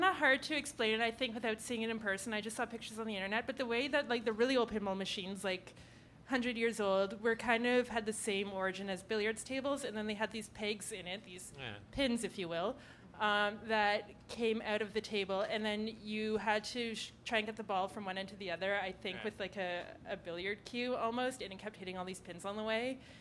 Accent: Ottawa, Ontario, Canada; now in Toronto, Canada; I'm from Ottawa

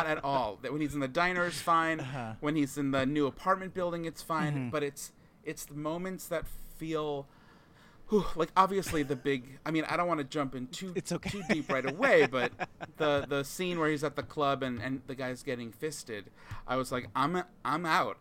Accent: New York, United States; my parents are from New York, I grew up in Long Island

